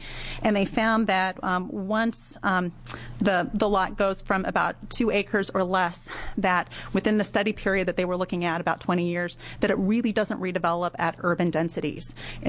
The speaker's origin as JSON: {"language": "English", "town": "Plainview", "region": "Oregon", "country": "United States", "tie": "born or raised there", "said": "I grew up in Central Oregon in the Plainview area, about 15 miles outside of Bend"}